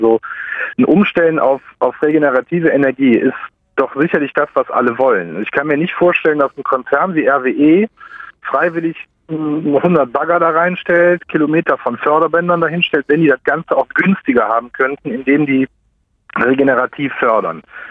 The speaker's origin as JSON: {"language": "German", "town": "Mönchengladbach", "region": "North Rhine-Westphalia", "country": "Germany", "tie": "born or raised there", "said": "ich bin damit groß geworden in Mönchengladbach."}